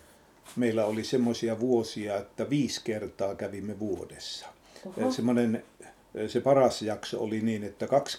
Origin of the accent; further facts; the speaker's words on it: Sotkamo, Kainuu, Finland; Me olemme Railin kanssa molemmat kainuulaisia. Minä olen syntynyt Sotkamossa